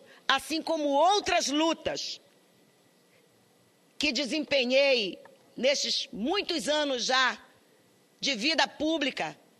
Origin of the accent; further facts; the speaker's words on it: Pará, Brazil; Todos aqueles que acreditam na possibilidade, lá no meu estado, de ter na representação do Pará não mais um nome a ser associado a falcatruas